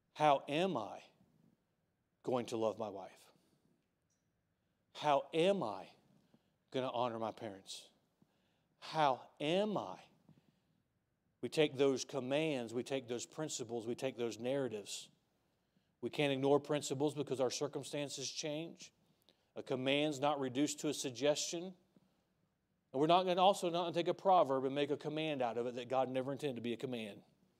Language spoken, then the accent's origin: English; the South, United States; You know, I'm from the South. We have our traditions. Our number one tradition is hating the North.